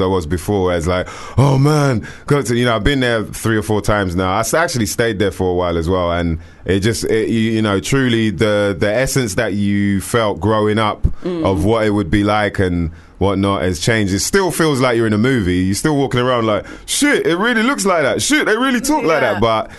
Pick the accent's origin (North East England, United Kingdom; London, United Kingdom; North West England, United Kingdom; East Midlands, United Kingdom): London, United Kingdom; I just said it because it felt cool to say it, you know, like, yeah, hey, I'm from London, by the way.